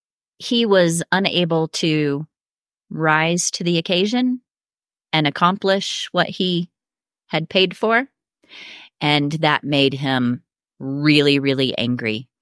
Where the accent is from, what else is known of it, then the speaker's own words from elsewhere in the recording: Missouri, United States; So I grew up in the Midwest, in southern Missouri, in what many would call the buckle of the Bible Belt. You know, there's a church on every corner.